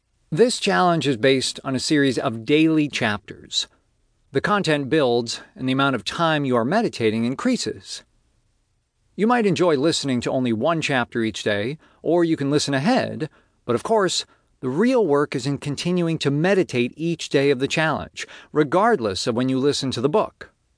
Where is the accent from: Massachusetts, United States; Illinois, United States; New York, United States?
Massachusetts, United States; moved away as an adult; also born or lived in Los Angeles, United States; I grew up in Massachusetts, then moved to Los Angeles for college and lived there for a number of years before deciding to travel more.